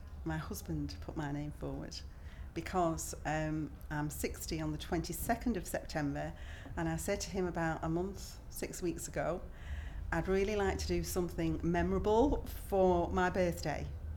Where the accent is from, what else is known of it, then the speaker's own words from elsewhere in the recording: Warrington, North West England, United Kingdom; I'm 59, going on very quickly for 60. And where I come from Warrington in Cheshire, that used to be Lancashire.